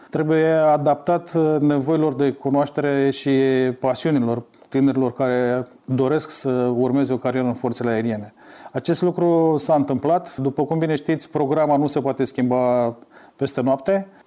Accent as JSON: {"language": "Romanian", "town": "Iași", "region": "Iași County", "country": "Romania", "said": "Deși eram din Iași, da."}